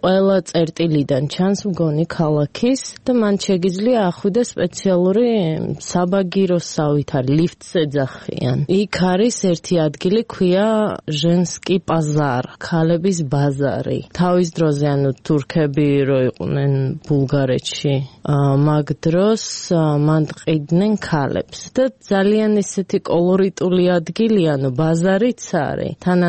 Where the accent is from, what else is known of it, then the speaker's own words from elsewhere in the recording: Tbilisi, Georgia; მე ანუ თბილისში დავიბადე, გავიზარდე, სულ ცხოვრობ ჯუღურეთში, ლეხანოვს.